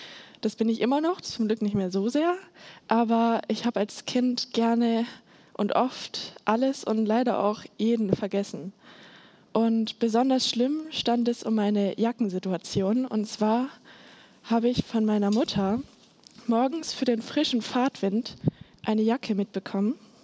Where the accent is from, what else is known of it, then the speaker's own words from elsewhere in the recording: Datteln, North Rhine-Westphalia, Germany; ja, ich komme ursprünglich hier aus der Nähe, aus Datteln und bin hier aufgewachsen.